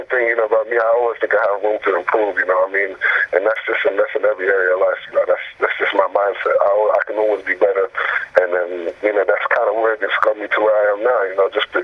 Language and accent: English; England, United Kingdom; I played rugby growing up in England